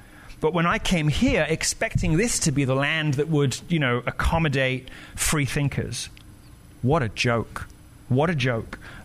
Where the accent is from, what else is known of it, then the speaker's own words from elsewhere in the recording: United Kingdom; I know, but I'm so British. I hate self-promotion.